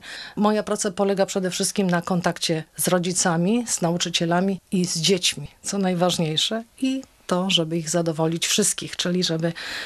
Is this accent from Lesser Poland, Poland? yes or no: yes; Kraków, Lesser Poland, Poland; Ja jestem z Krakowa, także krakowiacy i górale.